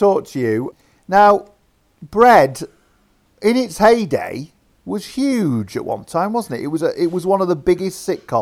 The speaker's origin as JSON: {"language": "English", "region": "Yorkshire and the Humber", "country": "United Kingdom", "tie": "born or raised there", "said": "I grew up in Yorkshire."}